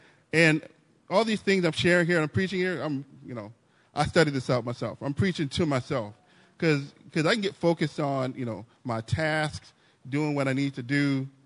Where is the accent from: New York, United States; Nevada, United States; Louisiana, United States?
Louisiana, United States; New Orleans; I'm from New Orleans, right? All the schools that I applied to were out of state.